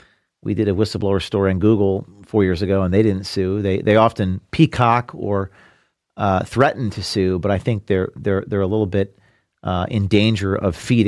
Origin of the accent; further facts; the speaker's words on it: New Jersey, United States; And I'm from New Jersey, so.